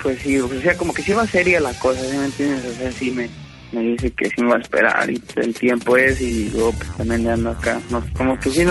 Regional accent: Michoacán, Mexico; No, yo soy de Michoacán

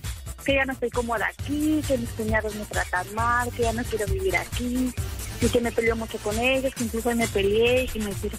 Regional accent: Mexico City, Mexico; now in Mérida, Mexico; No, no soy de Mérida. Soy de la Ciudad de México.

